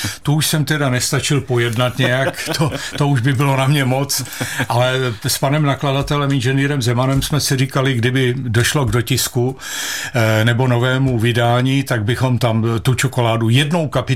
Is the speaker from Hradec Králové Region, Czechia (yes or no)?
yes; Hradec Králové, Hradec Králové Region, Czechia; já jsem taky Hradečák